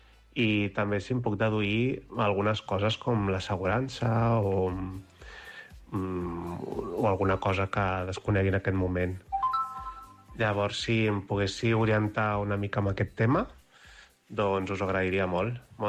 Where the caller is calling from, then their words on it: Mataró, Catalonia, Spain; de Mataró. Trucava per plantejar un dubte sobre la renda.